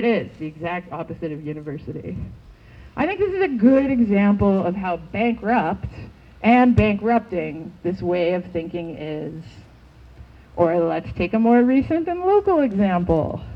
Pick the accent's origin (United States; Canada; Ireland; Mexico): Canada; Cape Breton, Nova Scotia; I mean, look, like, I grew up in Cape Breton, right?